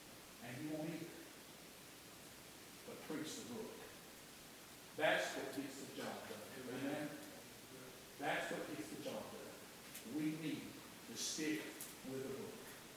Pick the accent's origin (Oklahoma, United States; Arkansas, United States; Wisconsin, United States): Oklahoma, United States; born there; I was born in Tallahassee, Oklahoma, where there were gospel churches.